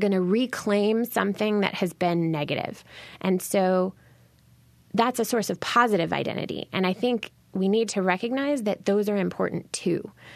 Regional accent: Seattle, Washington, United States; But I grew up in Seattle, and I attended a high school that was racially diverse on paper

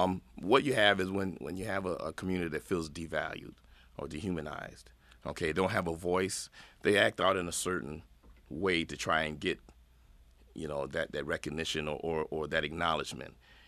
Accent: Rochester, New York, United States; I grew up at Bating Street, and at the time, Hanover Houses was still up.

